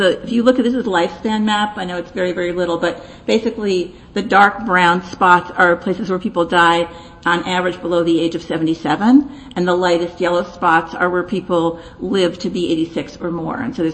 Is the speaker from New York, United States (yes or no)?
yes; New York, United States; And so I'm from New York and I'm talking fast.